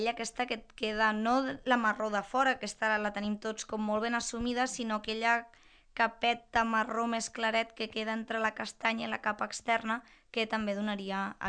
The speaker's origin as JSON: {"language": "Catalan", "town": "Vilanova de Prades", "region": "Catalonia", "country": "Spain", "said": "sóc de Vilanova de Prades, per tant, terra de castanyes per excel·lència."}